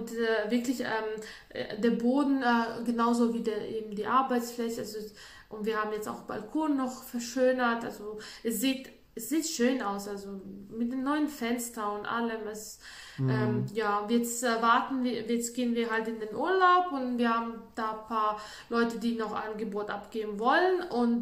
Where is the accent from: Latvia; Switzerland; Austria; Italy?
Latvia; Bei uns in Lettland, ich komme ja aus Lettland